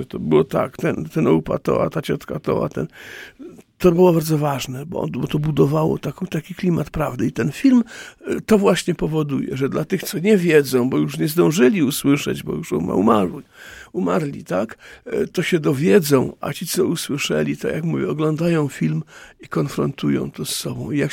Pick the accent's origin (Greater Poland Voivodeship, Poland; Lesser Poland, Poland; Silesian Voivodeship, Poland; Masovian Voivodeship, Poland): Silesian Voivodeship, Poland; Bytom; Ja akurat jestem rodem z Miechowic, to jest taka dzielnica Bytomia